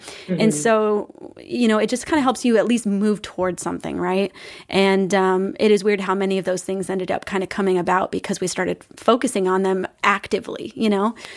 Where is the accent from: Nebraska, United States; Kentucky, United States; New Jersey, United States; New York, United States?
Kentucky, United States; we grew up in Kentucky and my grandma ran her own store with, her husband.